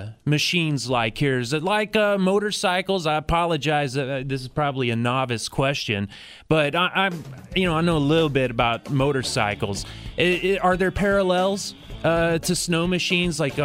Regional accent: Texas, United States; accent: drawl; I was fresh here from Texas, still had my thick draw

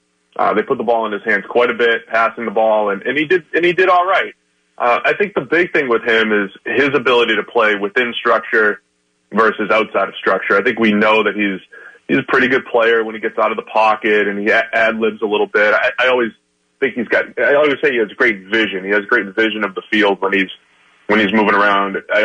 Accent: New England, United States; I grew up in New England. I had a lot of friends that loved the 49ers because the Patriots were terrible at that time.

